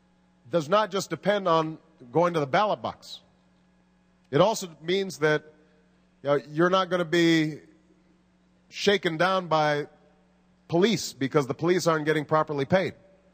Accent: United States; as an American who is proud as anybody of my country, I am always jealous about European trains.

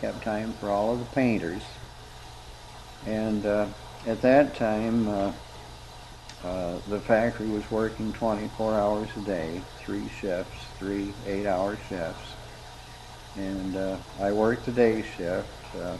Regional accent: Lansing, Michigan, United States; Well, I was born in Lansing, the Sparrow Hospital, December 16th, 1927. And I started school at the Foster Avenue School out on Foster Avenue in 1932.

